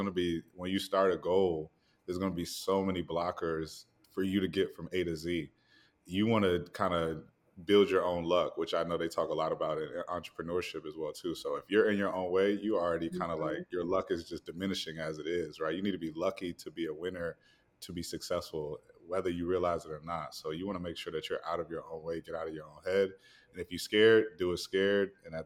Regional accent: Ondo, Nigeria; I'm from Ondo State, Nigeria.

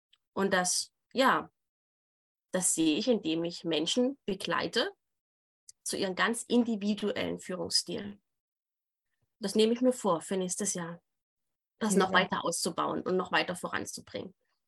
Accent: Saxony, Germany; ich komme ja aus Sachsen

